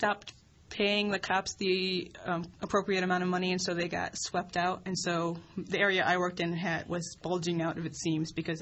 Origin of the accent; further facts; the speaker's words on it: Michigan, United States; like I'm from Michigan, so we went to Canada for every bachelorette party.